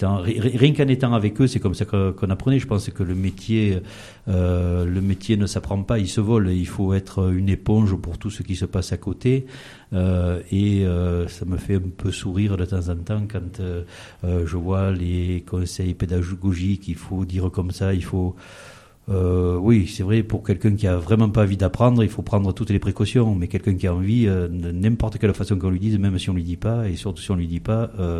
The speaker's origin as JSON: {"language": "French", "town": "Château-Arnoux", "region": "Provence-Alpes-Côte d'Azur", "country": "France", "tie": "born or raised there", "said": "Oui, je suis né à Château-Arnoux le jour de la Saint-Valentin, 14 février"}